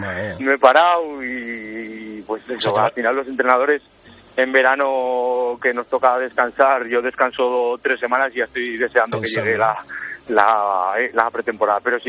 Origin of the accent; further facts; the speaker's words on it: Buñuel, Navarre, Spain; Yo soy de Buñuel y he estado jugando prácticamente toda mi vida en el Buñuel